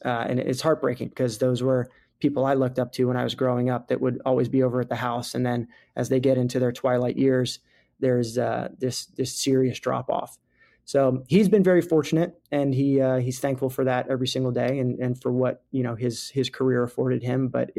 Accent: Florida, United States; I grew up lobstering down in the Keys.

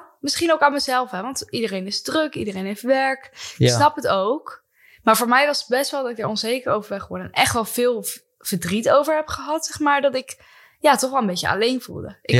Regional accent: Rotterdam, South Holland, Netherlands; Dat is echt wel 1,5 uur van waar ik vandaan kom of een uurtje rijden, Rotterdam.

